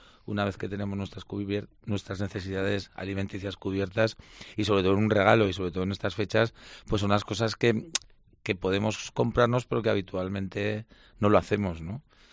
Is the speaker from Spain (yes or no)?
yes; Spain; los españoles todavía somos muy, muy de tocar.